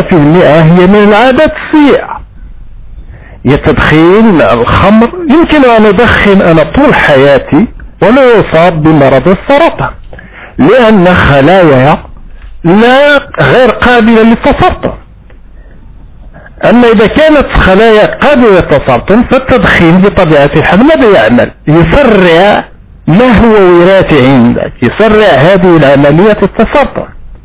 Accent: Morocco; أنا من المغرب وأعرف بأن في المغرب 3 ملايين يعاني من مرض السكري

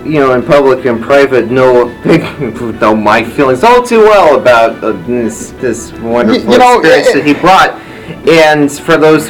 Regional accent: France; We are from France.

